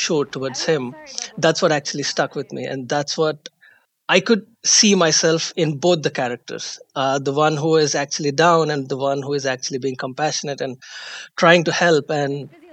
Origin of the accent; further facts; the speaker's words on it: India; I'm a civil engineer by profession. I am from India.